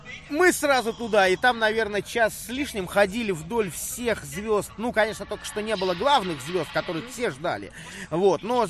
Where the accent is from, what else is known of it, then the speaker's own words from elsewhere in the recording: Russia; сказали, что мы все из России.